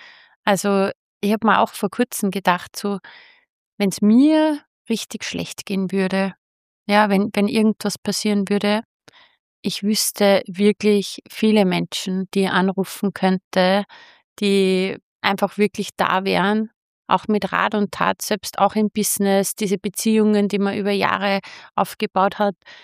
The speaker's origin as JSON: {"language": "German", "town": "Steyr", "region": "Upper Austria", "country": "Austria", "said": "Also ich komme ja so aus dem Raum Steyr"}